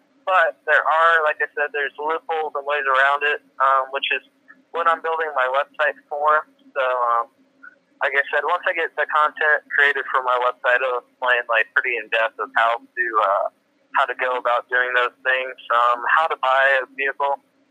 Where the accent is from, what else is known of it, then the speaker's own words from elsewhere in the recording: Indiana, United States; Which, I mean, you know, I'm from Indiana, so it doesn't really matter here